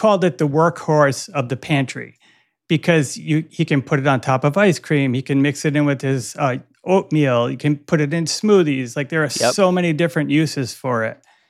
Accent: Rhode Island, United States; I was born in Rhode Island and grew up here all my life.

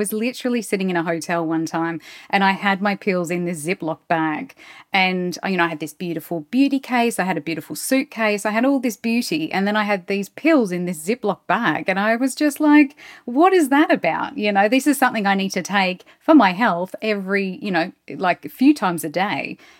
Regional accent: Australia; I'm an Aussie.

